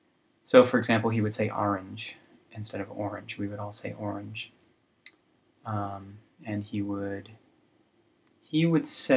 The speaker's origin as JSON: {"language": "English", "town": "Norwalk", "region": "Connecticut", "country": "United States", "tie": "born or raised there", "said": "I was born in Norwalk, Connecticut, which is in the southwestern part of Connecticut in Fairfield County. That's the part that's closest to New York City. I was born in 1967. I lived 18 years of my life there."}